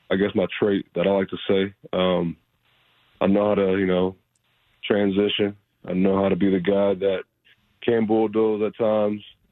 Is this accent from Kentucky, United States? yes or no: no; Cleveland, Ohio, United States; I'm a big Cleveland kid, diehard fan for the Cavs. So, yeah, I mean, I was your average Cleveland Joe.